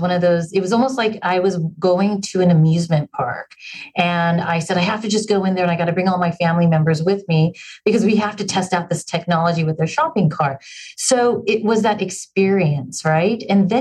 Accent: San Francisco, California, United States; I personally am not. I'm from San Francisco.

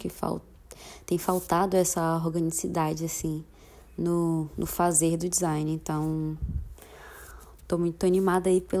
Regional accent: Salvador, Bahia, Brazil; sou de Salvador, Bahia.

